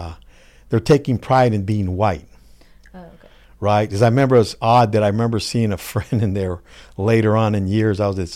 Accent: San Jose, California, United States; "I'm not a Norteño. I'm from San Jose." "Oh, you're from San Jose?" I go, no, I'm from San Jose.

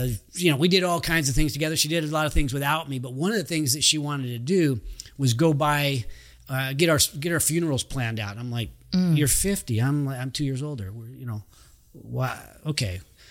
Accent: Roseville, United States; also born or lived in Japan; I was born in Japan, but my kids were born in Roseville.

